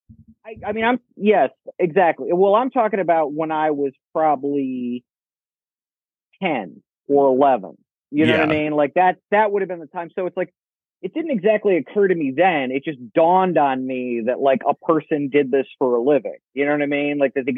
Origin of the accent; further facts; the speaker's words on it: Akron, Ohio, United States; I was in my senior year of high school, and I lived in Akron. I grew up in Akron, and one day, I was in my high school.